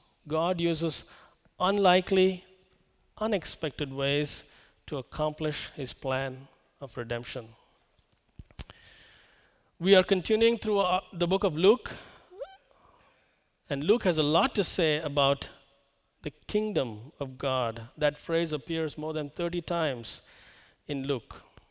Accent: India; You know, I'm from India, to a land of millions, like India

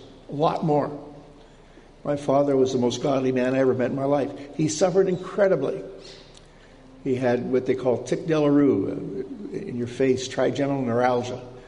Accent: Alberta, Canada; But I'm a Canadian, you know, and we have two parts of Canada.

